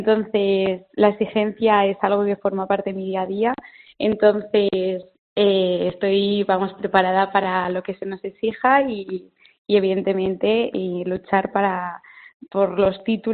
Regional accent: Balearic Islands, Spain; Yo soy de Mallorca y bueno, cambio una isla por otra, así que encantada.

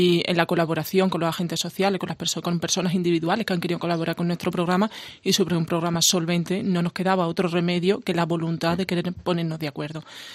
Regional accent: Jaén, Andalusia, Spain; porque yo soy muy jiennense, y hay otros diputados que se han quejado porque dicen que soy demasiado jiennense, que meto a Jaén hasta en la sopa

